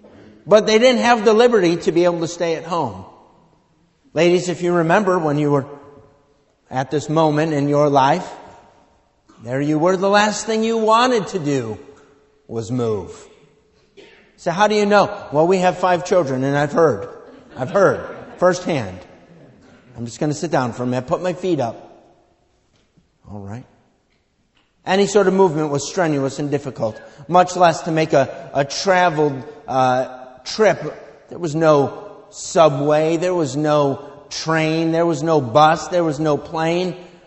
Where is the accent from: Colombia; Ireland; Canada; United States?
United States; Buffalo, New York; born there; So I was born in Buffalo, so I would have to travel to Buffalo every year to pay my taxes.